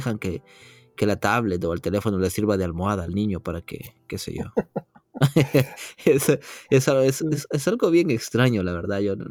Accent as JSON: {"language": "Spanish", "country": "El Salvador", "said": "a mis 33 años, digamos, vengo de El Salvador, digamos"}